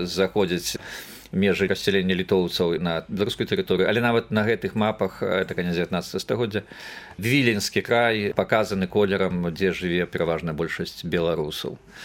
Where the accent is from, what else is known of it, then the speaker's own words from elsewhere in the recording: Grodno Region, Belarus; Так, Ракі, это акурат недалёка ад маёй роднай вёскі, это поўнач Шушынскага раёна, Красная. Я вельмі добра ведаю гэта беларуска-літоўскае памежжа.